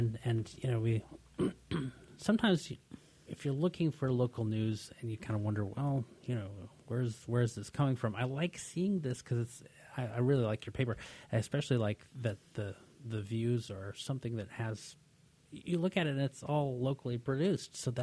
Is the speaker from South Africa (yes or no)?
no; Alaska, United States; also born or lived in Arizona; I grew up in partly in Alaska and partly in Arizona with Navajo friends.